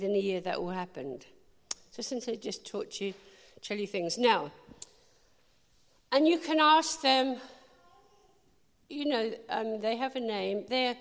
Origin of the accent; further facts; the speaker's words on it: England, United Kingdom; I love that, because I'm English, so I like the words.